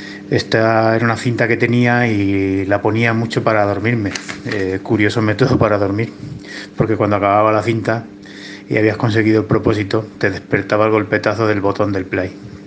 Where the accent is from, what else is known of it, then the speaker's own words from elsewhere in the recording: Extremadura, Spain; lo que fue mi casa, mi primera casa, allá en mi pueblo en Badajoz.